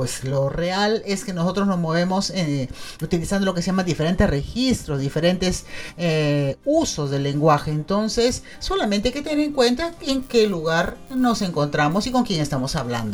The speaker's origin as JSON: {"language": "Spanish", "region": "Lima", "country": "Peru", "said": "Si nosotros somos peruanos, somos limeños"}